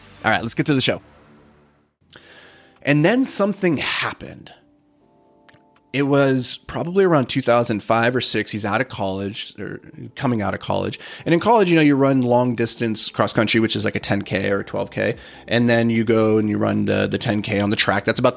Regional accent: Rockford, Minnesota, United States; Actually, he was from Rockford, Michigan, and I was from Rockford, Minnesota.

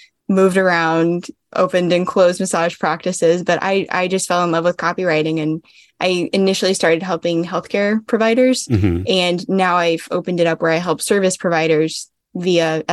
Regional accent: North Carolina, United States; I moved around a ton as a kid, shockingly. Grew up for the most part in North Carolina.

